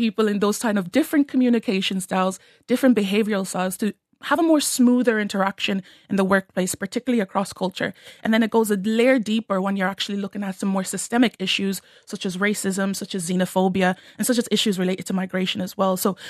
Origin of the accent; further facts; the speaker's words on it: Ireland; I grew up in Ireland myself, I'm Nigerian and by ethnicity